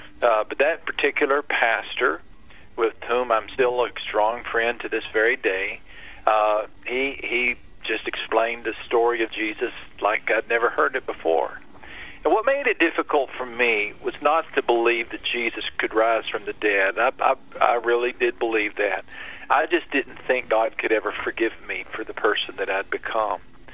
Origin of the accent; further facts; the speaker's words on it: Texas, United States; I grew up in West Texas. I'm the son of a mechanic. My mom was a nurse. My parents, just the salt of the earth. Great, great folks. And very, very blue-collar, lower middle class, small town upbringing.